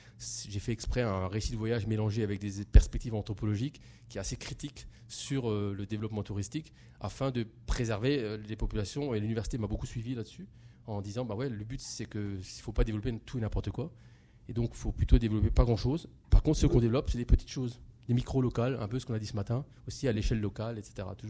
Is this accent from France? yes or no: yes; France; en tant que Français, je dirais fils des Lumières et de la Révolution